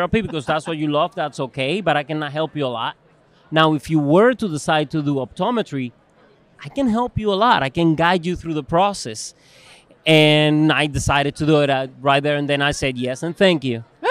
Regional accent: Cuba; English is a second language; moved away as an adult; now in United States; So when I grew up, I grew up in Cuba. I was born in Cuba, and I lived in there until I was 26 years old.

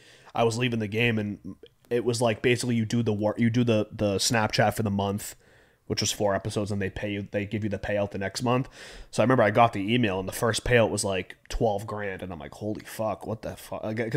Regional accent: Boston, Massachusetts, United States; But, you know, I just feel like a lot of people, especially growing up in Boston, it was always instilled like you go to college or you go to the union. That was really the only two paths, at least for me.

